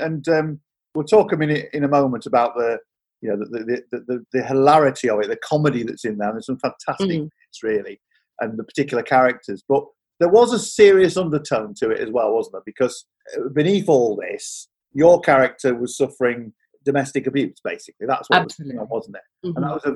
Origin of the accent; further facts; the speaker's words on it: Yorkshire and the Humber, United Kingdom; as somebody who'd grown up in the north of England, I grew up in Yorkshire in the 1970s in the mining community, but also knew the Pennines as well.